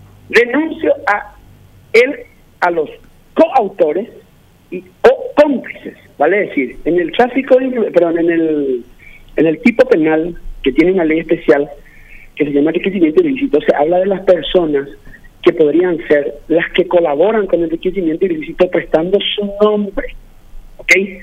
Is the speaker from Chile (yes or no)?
no; Paraguay; me da, como paraguayo, me da vergüenza ajena luego